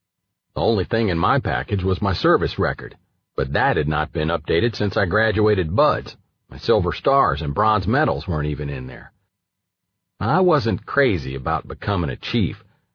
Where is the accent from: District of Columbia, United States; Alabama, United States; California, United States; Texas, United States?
Texas, United States; I grew up in Texas, so I know warm.